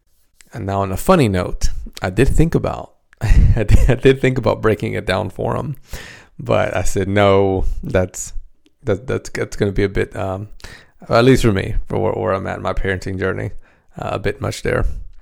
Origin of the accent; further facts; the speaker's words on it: Dominican Republic; first language Spanish; English is a second language; So if you don't know, I'm from the Dominican Republic. My first language is Spanish.